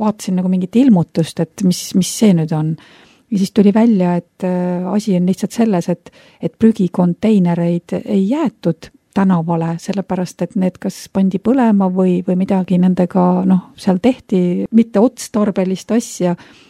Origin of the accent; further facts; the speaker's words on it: Mulgimaa, Estonia; mina olen kasvanud Mulgimaal täiesti nii-öelda teises Eesti otsas